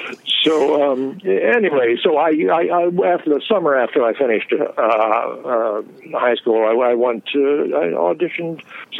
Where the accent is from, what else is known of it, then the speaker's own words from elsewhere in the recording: Jackson, Michigan, United States; also born or lived in various places around the country; I was raised mostly in Jackson, Michigan. I was my dad was in the Air Force.